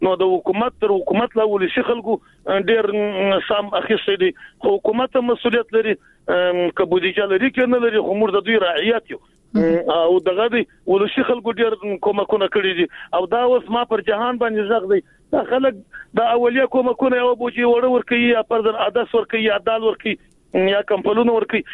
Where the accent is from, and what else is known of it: Jowzjan, Afghanistan